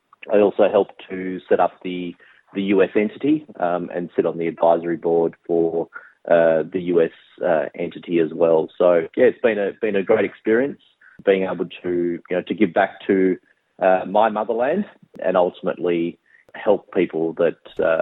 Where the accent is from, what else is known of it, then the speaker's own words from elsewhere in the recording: Mount Eliza, Victoria, Australia; also born or lived in Christchurch, New Zealand; We grew up on the Mornington Peninsula, town, a suburb of Mount Eliza, which is about an hour out of Melbourne. My dad had his siblings that already moved to Melbourne before we arrived there from New Zealand.